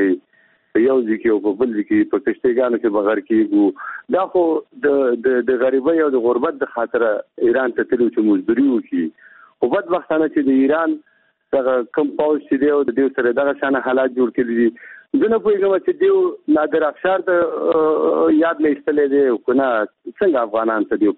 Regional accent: Afghanistan; مونږ افغانان یو مونږ انسانان یو اشرف مخلوقات یو

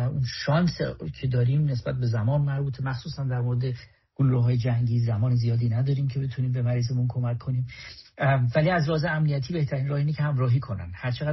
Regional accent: Iran; به عنوان یک ایرانی

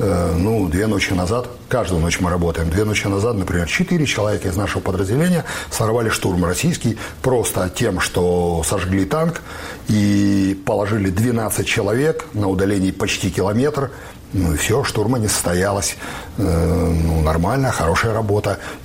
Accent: Belarus; now in Ukraine; Мы, белорусы, которые есть сейчас в Украине

